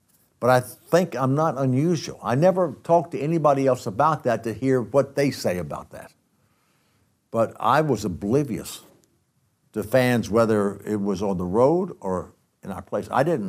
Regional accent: Athens, Georgia, United States; I grew up in Athens, Georgia, the Bulldog. And I went to high school there. I played my high school games in their stadium.

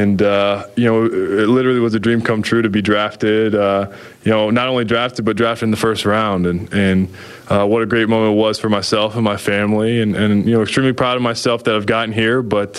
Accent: Dallas, Texas, United States; also born or lived in Tampa, Florida; Well, I was born in Tampa, Florida. Lived there until I was five, and then moved to Dallas, Texas. Grew up in Texas.

